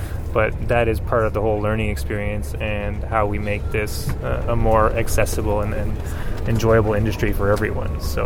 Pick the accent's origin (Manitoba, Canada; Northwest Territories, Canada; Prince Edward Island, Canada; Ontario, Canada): Prince Edward Island, Canada; I'm from Red Island Cider in Charlottetown, Prince Edward Island, Canada. I'm the only Canadian on this trip